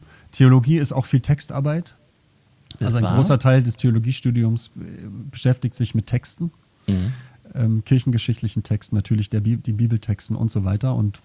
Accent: Berlin, Germany; moved away as an adult; ich bin in Berlin aufgewachsen, kenne so gefühlt jede Straße, jede Gegend

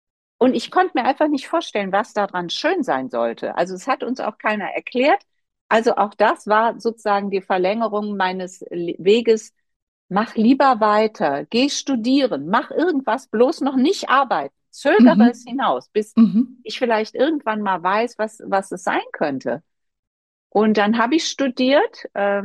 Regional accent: Linz am Rhein, Rhineland-Palatinate, Germany; Ich komme aus Linz am Rhein. Da kennt man sich

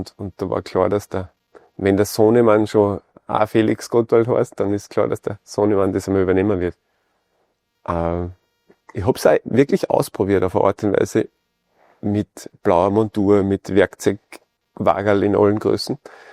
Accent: Zell am See, Salzburg, Austria; aufgewachsen im Pinzgau, in Zell am See. Viel Schnee, auch damals schon Winter mit weniger Schnee.

